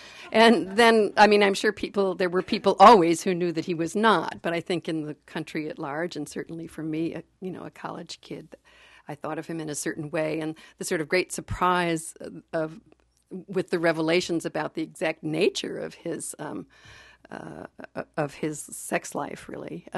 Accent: Massachusetts, United States; I'm from Massachusetts

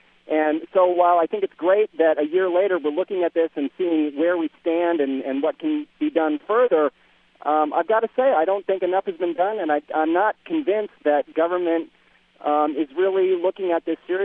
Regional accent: Benton Harbor, Michigan, United States; now in Washington, United States; I grew up in Benton Harbor. I now live in Washington, D.C. My family still lives there.

